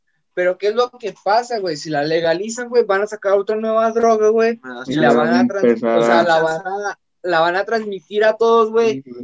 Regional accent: Mexico; born there; Nací aquí en México, mis padres son mexicanos, lo que quieras, güey.

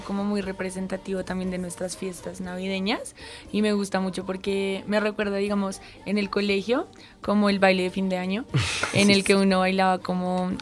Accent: Colombia; para todos nosotros como colombianos, escuchar esta melodía como que va a traer los mismos recuerdos navideños de nuestra infancia

